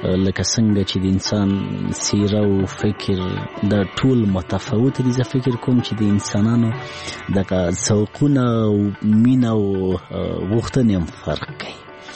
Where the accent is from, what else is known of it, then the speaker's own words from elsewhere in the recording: Laghman, Afghanistan; زه په لغمان کې پیدا شویم، په لغمان کې را لوی شویم، ښوونځی مې په لغمان کې لوستی